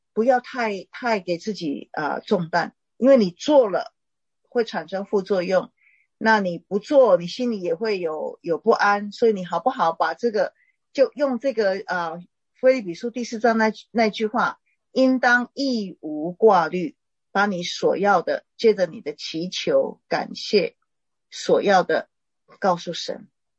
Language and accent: Chinese; China; 我们中国人有一个情况，其实不是没有道理的